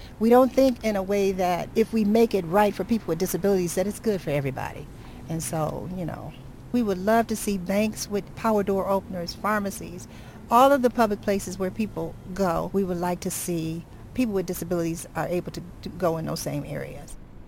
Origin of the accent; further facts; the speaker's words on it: Detroit, Michigan, United States; I grew up on LaSalle Boulevard. … was very instrumental in rebuilding of 12th Street after the 1967 rebellion.